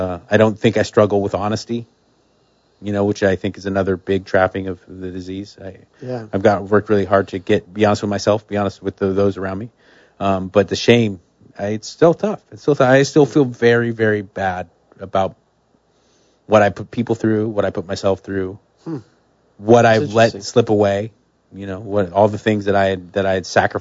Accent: California, United States; growing up in SoCal during the explosion of, especially the explosion of Southern California punk rock

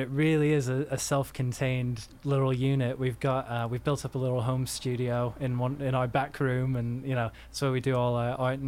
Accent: Manchester, North West England, United Kingdom; now in California, United States; We're originally from Manchester, England, but we've been here in California for probably nearly 10 years now.

